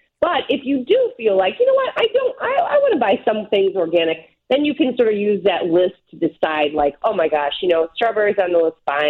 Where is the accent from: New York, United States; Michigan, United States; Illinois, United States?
Illinois, United States; Chicago; I mean, as a Chicagoan, you know I love that stuff, too.